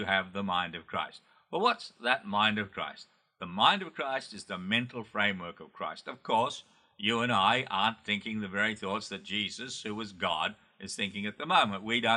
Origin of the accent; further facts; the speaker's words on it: Australia; now in United States; Originally, I was from Australia, and I had a very difficult childhood with a lot of bullying in high school